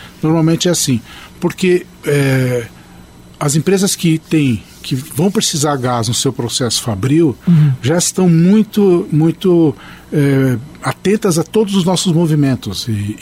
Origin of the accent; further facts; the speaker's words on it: Londrina, Paraná, Brazil; born there; que eu sou de Londrina, sou londrinense de nascimento.